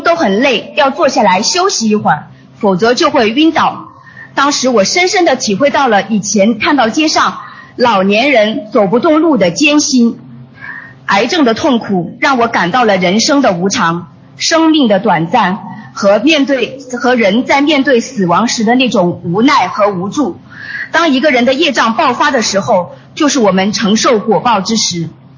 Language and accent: Chinese; Paris, Île-de-France, France; 我来自巴黎19区，我母亲在巴黎众多心灵法门的分点中的一个派书点给我结缘了卢军宏台长的两本书